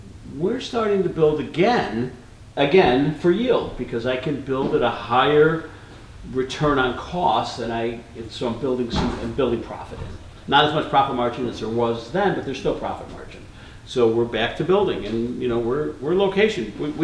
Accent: Highland Park, Illinois, United States; And, you know, Tip and I grew up in Highland Park, and Tip lived in Highwood as a kid

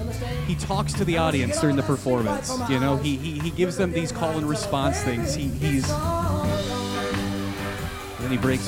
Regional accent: Chaska, Minnesota, United States; we got to play at Floyd's, which is my hometown bar, kind of. I'm from Chaska.

